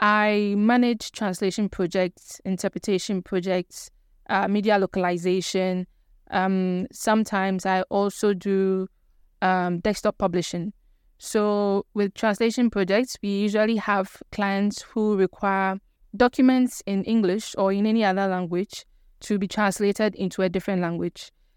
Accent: Accra, Greater Accra, Ghana; also born or lived in Volta Region; I was born here in Accra, and I still live here in Accra, but I am an Ewe, and I'm from Bando in the Volta region.

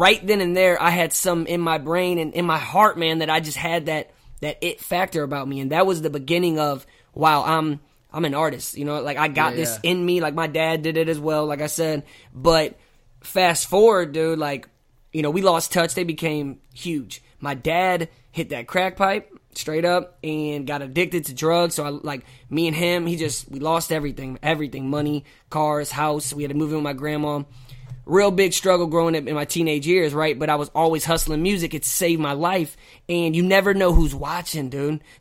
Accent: St. Louis, Missouri, United States; So me, like, I'm from St. Louis. I'm North County. I'm Hazelwood, not Hollywood. That's what we always say.

